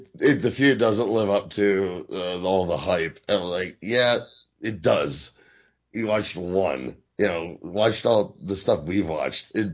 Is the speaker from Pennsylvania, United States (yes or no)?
yes; Philadelphia, Pennsylvania, United States; Nowadays, I'm from Philly. I'm a Philly fan.